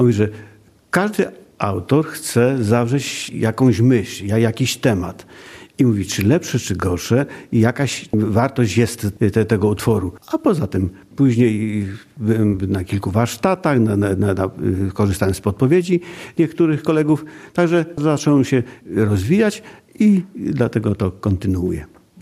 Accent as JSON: {"language": "Polish", "town": "Przecław", "region": "Subcarpathian Voivodeship", "country": "Poland", "tie": "born or raised there", "said": "No jestem przesławianinem, więc od urodzenia jestem związany z tą miejscowością"}